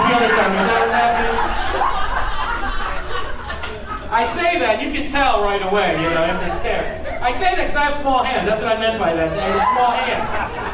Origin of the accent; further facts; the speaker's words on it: Detroit, Michigan, United States; So I go to Cleveland, I say I'm from Detroit, and a guy comes up to me after the show.